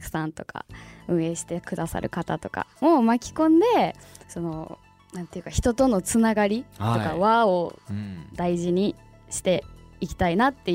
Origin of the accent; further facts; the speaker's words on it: Kochi, Japan; そうですね、高知出身です。